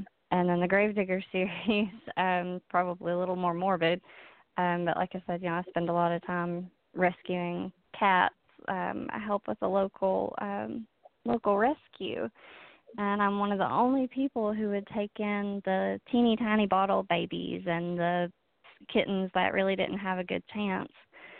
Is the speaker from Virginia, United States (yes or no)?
yes; Pownall, Virginia, United States; Well, you know, I grew up here in Pownall, Virginia, and there's, you know, so many stories and old wives' tales